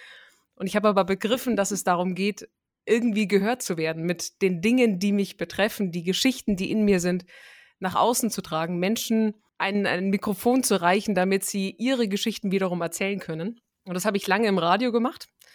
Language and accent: German; Bavaria, Germany; Ich würde jetzt am liebsten sagen, ich komme aus Franken, also eigentlich Bier.